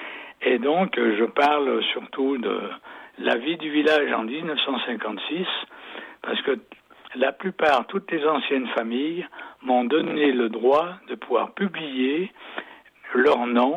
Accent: Saint-Jean-de-Couze, Nouvelle-Aquitaine, France; Et ensuite, j'ai quitté Saint-Jean-de-Couze en 1961, après le certificat d'études. Je suis allé en apprentissage et là encore, je suis tombé dans une bonne famille à Châteauneuf

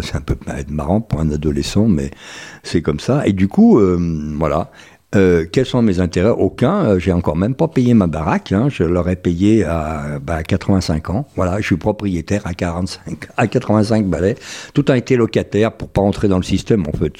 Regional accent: Lépin-le-Lac, Auvergne-Rhône-Alpes, France; Je suis de Lépin.

